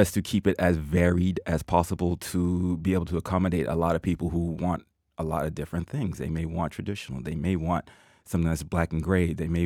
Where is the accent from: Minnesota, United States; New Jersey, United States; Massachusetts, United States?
Massachusetts, United States; Boston; I'm from Boston, Massachusetts, and I've been tattooing for 3 years.